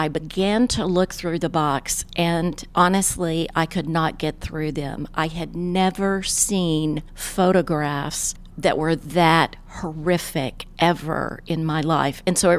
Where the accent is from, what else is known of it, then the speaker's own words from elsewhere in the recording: Little Rock, Arkansas, United States; now in Tulsa, United States; since I am from Little Rock